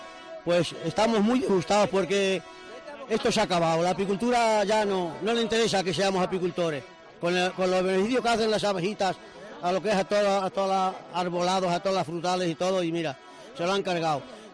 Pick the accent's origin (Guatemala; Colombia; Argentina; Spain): Spain; Valero, Castile and León; born there; Yo de Valero de la Sierra, apicultor. Vivo en Aldatejada, pero soy nacido en Valero, donde está la apicultura fuerte.